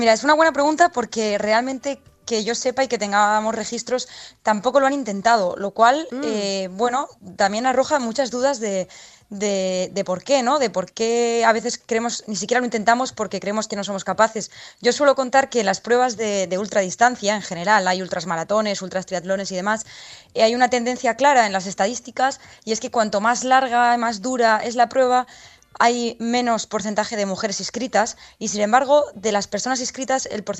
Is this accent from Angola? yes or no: no; Spain; yo soy la primera española también tan joven en mandar una expedición en la Antártida